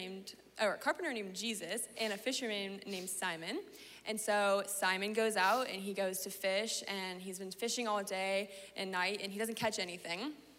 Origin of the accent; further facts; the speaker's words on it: Austin, Texas, United States; now in California, United States; I am originally from Austin, Texas. I was born and raised in the South, which is very different than California, as you can imagine.